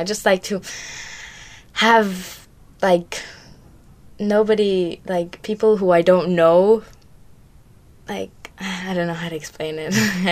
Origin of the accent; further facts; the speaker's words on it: Oroville, California, United States; as a kid and growing up in Oroville is, like, really good